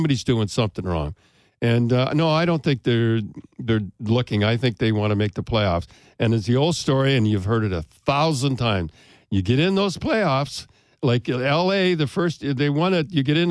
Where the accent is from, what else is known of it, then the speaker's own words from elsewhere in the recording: Kingston, Ontario, Canada; now in Boston, United States; I was a kid. I grew up in Kingston.